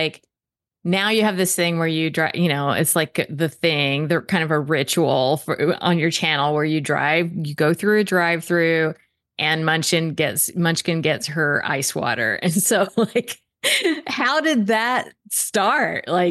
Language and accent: English; Texas, United States; there was one where I grew up in Texas